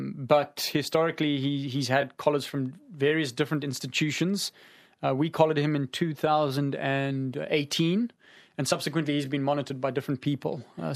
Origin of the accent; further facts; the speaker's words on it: South Africa; Like myself, I'm a South African. I'm certainly not a Ugandan.